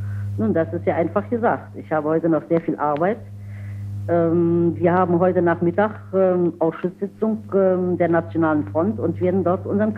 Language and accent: German; Dessau, Saxony-Anhalt, Germany; also praktisch jetzt in meiner Heimatstadt Dessau.